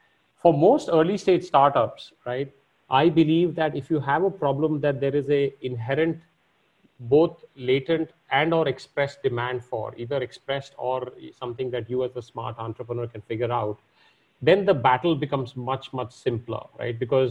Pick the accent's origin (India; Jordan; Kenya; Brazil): India; also born or lived in United States; So I grew up in India, like you said, went to one of the IITs and then went to the U.S. for grad school.